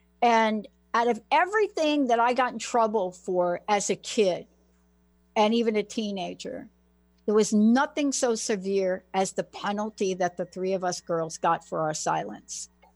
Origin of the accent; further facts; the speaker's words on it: New York City, New York, United States; I grew up in the Bronx, and we witnessed something to one of the kids on the block.